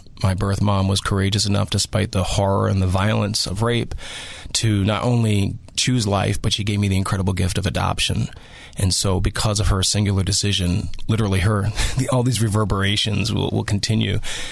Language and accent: English; Lancaster, Pennsylvania, United States; I grew up in Lancaster, Pennsylvania.